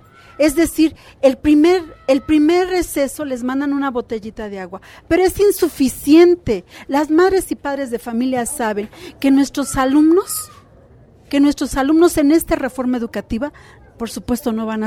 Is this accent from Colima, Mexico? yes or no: no; Mexico City, Mexico; Eso que nosotros somos del Distrito Federal.